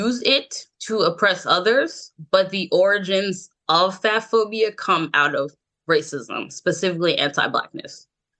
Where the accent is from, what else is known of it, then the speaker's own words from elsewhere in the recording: United States; I can't speak to really anywhere else, but I grew up in the States